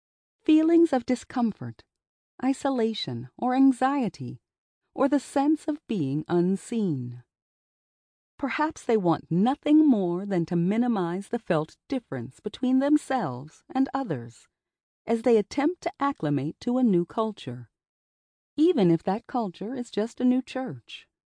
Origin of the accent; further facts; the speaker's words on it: Michigan, United States; also born or lived in Kansas / Japan; I was born in Kansas to Air Force parents, and soon thereafter, we relocated to Japan for a couple of years before spending 5 glorious, harsh winters in Michigan. My family was one of a handful of black families in each of these locations.